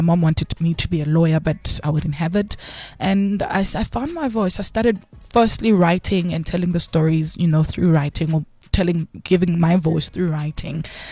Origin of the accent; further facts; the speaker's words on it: Bulawayo, Zimbabwe; I was born in Zim. So I was in Zim in Kwabulawayo, Kontutuziyathunqa.